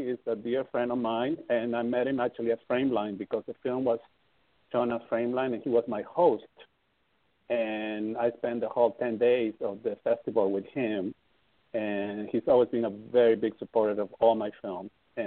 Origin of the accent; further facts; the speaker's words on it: Peru; now in United States; And when I came back to the States, I went to my – I'm from Peru. So I went to my country and I met a bunch of activists.